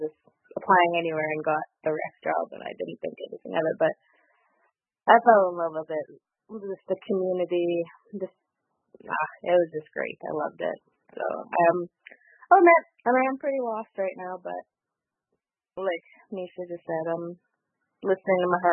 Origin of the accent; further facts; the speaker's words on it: Flin Flon, Manitoba, Canada; I'm from Flin Flon, Manitoba.